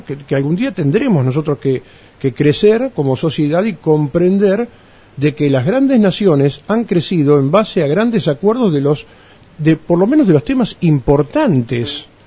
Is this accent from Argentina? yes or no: yes; Argentina; somos todos argentinos